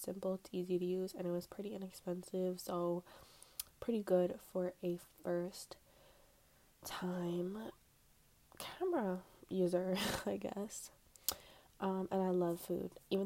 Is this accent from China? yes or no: no; New York, United States; now in Queens, United States; I am 20 years old. I'm from New York, specifically Long Island, but I currently live in Queens with my mom.